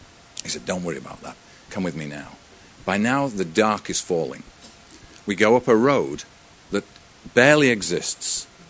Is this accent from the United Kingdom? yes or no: yes; United Kingdom; accent: British; be able to tell by my accent that this is a British guy standing in front of you.